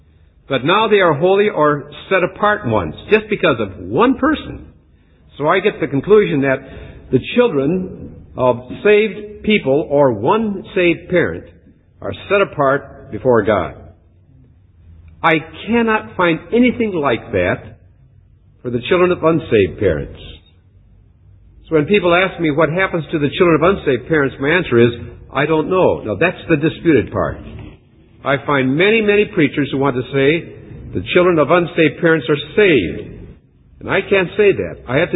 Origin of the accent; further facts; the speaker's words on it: Hinckley, Minnesota, United States; When I was a small boy growing up in Hinckley, Minnesota, my dad had a hardware store. And I grew up in that hardware store.